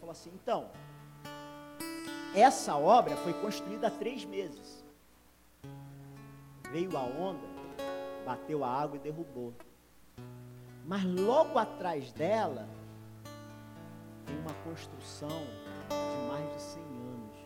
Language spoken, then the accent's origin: Portuguese; Rio de Janeiro, Brazil; Como eu falei, eu sou do Rio, minha família está no Rio.